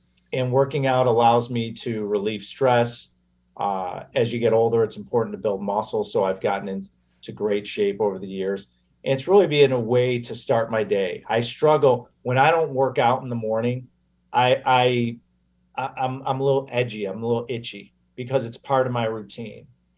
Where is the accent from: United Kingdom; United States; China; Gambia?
United States; Chicago, Illinois; especially being born and raised in Chicago.